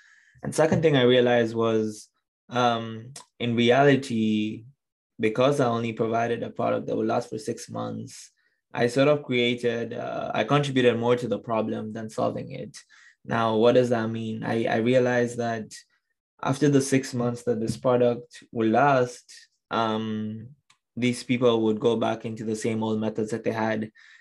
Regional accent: Tanzania; born there; also born or lived in Kenya; I come from a background, I was born in Tanzania, studied in Kenya, of Indian descent.

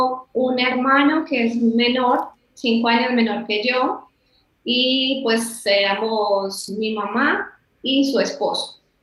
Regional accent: Medellín, Antioquia, Colombia; soy de Medellín, Colombia. Toda mi vida he estado pues acá en Medellín, tengo 30 años.

